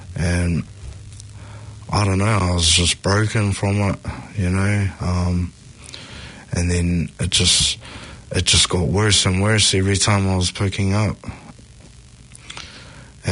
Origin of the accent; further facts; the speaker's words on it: Auckland, New Zealand; I grew up in Grey Lynn, Central Auckland